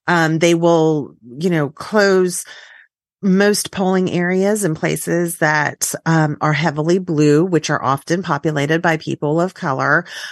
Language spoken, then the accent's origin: English; Texas, United States; as a Texan, I'm waiting next for Wicked Ghoulish Festival here in San Antonio